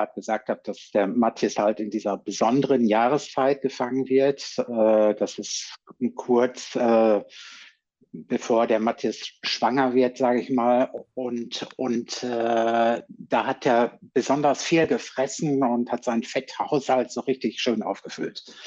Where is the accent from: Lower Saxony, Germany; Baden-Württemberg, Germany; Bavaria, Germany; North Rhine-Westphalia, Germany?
North Rhine-Westphalia, Germany; Hier im Münsterland, wo ich herkomme, wird ja auch Karneval gefeiert, aber es ist eher ein bisschen bedächtiger.